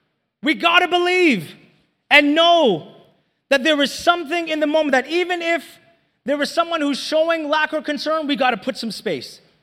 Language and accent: English; Toronto, Ontario, Canada; I'm from Toronto